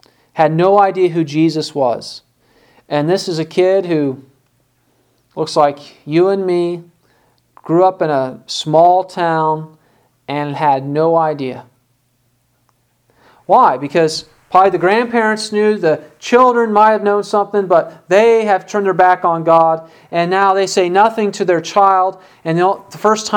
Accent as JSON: {"language": "English", "region": "Illinois", "country": "United States", "tie": "born or raised there", "said": "When I was growing up in Illinois"}